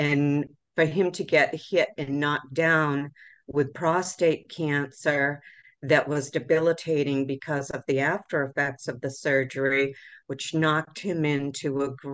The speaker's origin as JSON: {"language": "English", "town": "Worcester", "region": "Massachusetts", "country": "United States", "tie": "born or raised there", "said": "Growing up in Worcester, I feel like we're neighbors."}